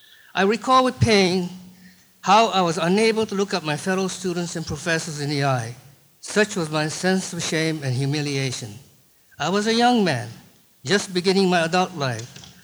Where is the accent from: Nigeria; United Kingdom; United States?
United States; San Francisco, California; now in Oakland, United States; I was born in San Francisco and have lived most of my life in the Bay Area. I presently live with my wife in Oakland, California.